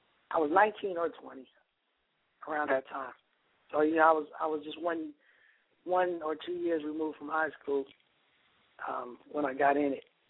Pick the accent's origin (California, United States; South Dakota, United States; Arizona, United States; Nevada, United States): California, United States; Oakland; because I was from Oakland and my accent or whatever, he just thought I was too West Coast